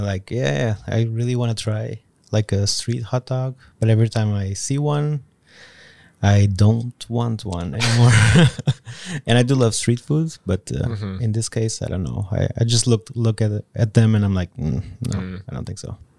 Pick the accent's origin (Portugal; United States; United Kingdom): Portugal; English is a second language; I am from Portugal.